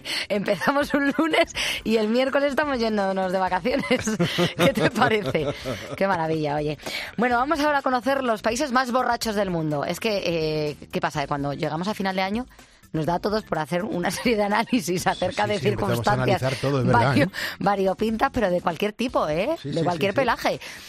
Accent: Spain; Nosotros somos más los italianos españoles el vino, la cervecita.

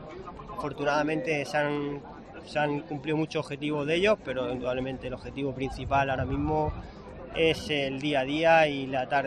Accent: Lorca, Region of Murcia, Spain; yo quiero mucho a mi tierra, a mi ciudad, a mi gente

